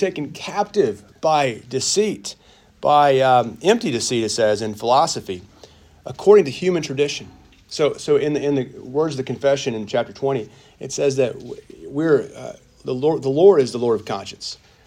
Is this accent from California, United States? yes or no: no; Arkansas, United States; I'm from Arkansas. Thank you for clarifying that.